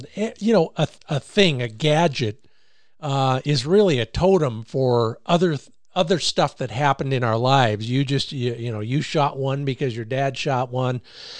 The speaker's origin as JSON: {"language": "English", "town": "Rocky River", "region": "Ohio", "country": "United States", "tie": "born there", "said": "two Ohio guys, you and me. I was born in Rocky River."}